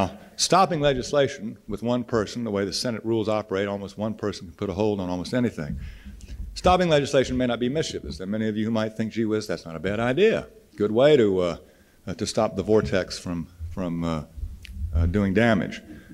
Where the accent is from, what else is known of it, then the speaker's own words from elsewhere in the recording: the South, United States; I grew up in the South.